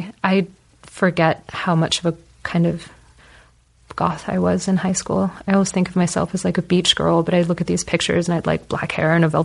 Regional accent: California, United States; also born or lived in United Kingdom; now in Berlin, Germany; And growing up in California, thing that I found so crazy was if the water was running, you could just dip your cup in and drink it.

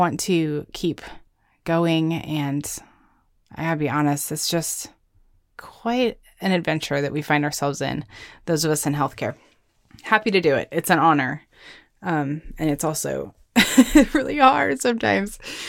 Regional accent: Arizona, United States; See, I'm from Arizona and now I live in Texas.

